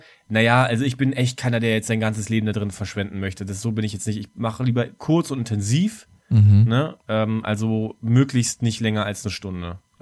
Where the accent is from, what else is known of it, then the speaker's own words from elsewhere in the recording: Berlin, Germany; wo ich herkomme, so Ostberliner Teil, Brandenburg und so